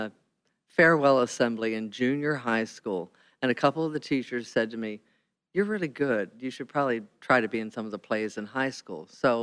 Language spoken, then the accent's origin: English; Baltimore, Maryland, United States; Yeah, I from the time I was born, I grew up in Baltimore in the northwest suburbs, went to college at Maryland.